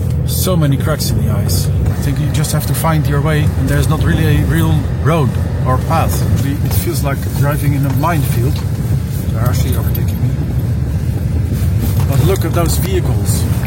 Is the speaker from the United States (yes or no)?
no; Netherlands; As soon as I said I was from the Netherlands, he opened the gate. Good. I don't know. I said, what do I need to do here? I said, I'm from the Netherlands.